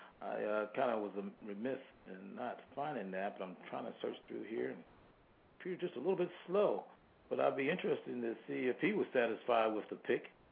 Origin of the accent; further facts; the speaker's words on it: Maryland, United States; with their pick from my hometown favorite, Darius Heyward from Maryland, going to Oakland.